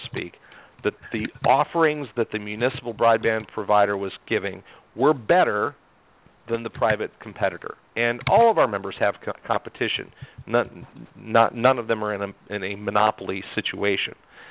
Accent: Iowa, United States; I don't know about where you're from, Craig, but I'm born and raised in Iowa

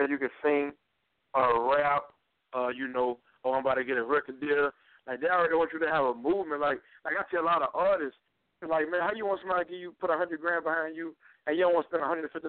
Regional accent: Flagler, Louisiana, United States; You know, I'm from Flagler, Louisiana, a small town

